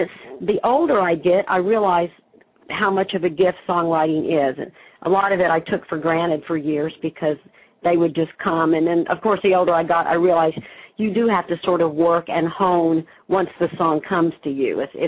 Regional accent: Bartlesville, Oklahoma, United States; I was born and raised in Bartlesville, Oklahoma, and, yeah, I started playing the piano when I was 9

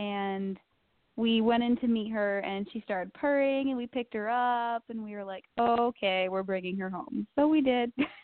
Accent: New York, United States; I mean, when you say, oh, I'm from New York, people assume, like, the city and Long Island and stuff

